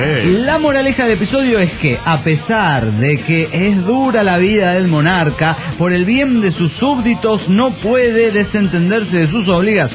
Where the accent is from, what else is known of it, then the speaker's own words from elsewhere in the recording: Hermosillo, Sonora, Mexico; now in Barcelona, Spain; de Hermosillo, Sonora, en Barcelona, España.